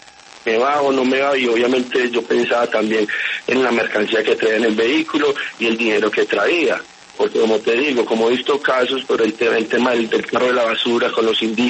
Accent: Antioquia, Colombia; Yo soy un simple paisa comerciante que me reduzco el pan de cada día todos los días

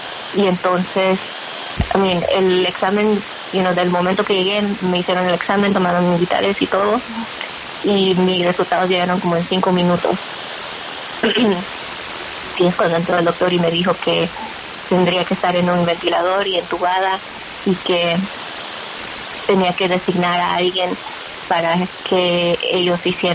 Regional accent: North Carolina, United States; born or raised there; also born or lived in Mexico; now in Illinois, United States

